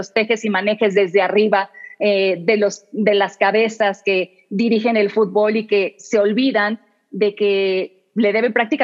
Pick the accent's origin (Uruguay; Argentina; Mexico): Mexico; aunque nosotros como mexicanos entendemos que en Sudamérica el fútbol y la pasión se entiende y se vive de manera distinta